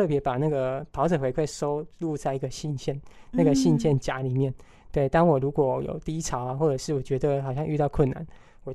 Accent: Kaohsiung, Taiwan; 对对对对，我高雄人是。

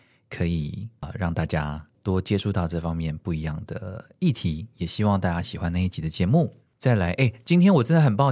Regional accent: Taiwan; 因为就像你说的，我们身为台湾人

